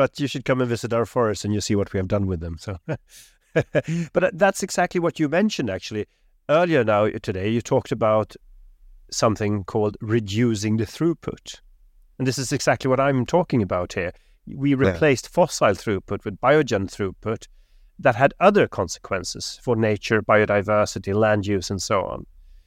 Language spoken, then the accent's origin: English; Sweden; my home country, Sweden.